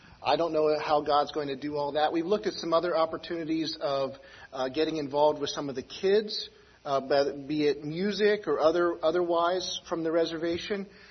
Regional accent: East Coast, United States; You see, we're from the East Coast. We didn't grow up in the West Coast. And we don't know West Coast culture.

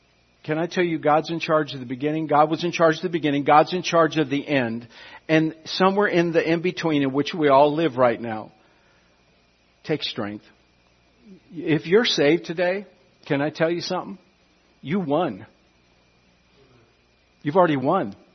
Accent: San Francisco, California, United States; moved away as an adult; I'm from the San Francisco Bay Area of California. Please forgive that. I left when I was 23, married, and I haven't been back since.

